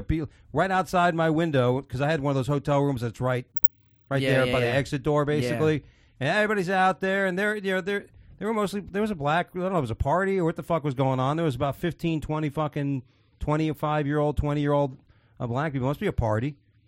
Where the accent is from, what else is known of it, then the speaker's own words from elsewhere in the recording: Houston, Texas, United States; At me when I'm from Houston, being a smart ass.